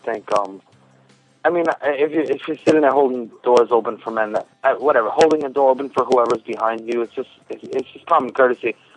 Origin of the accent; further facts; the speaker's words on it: Queens, New York, United States; I'm from Queens. Yeah, I really am.